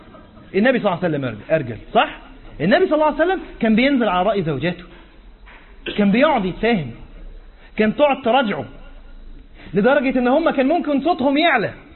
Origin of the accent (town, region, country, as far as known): Egypt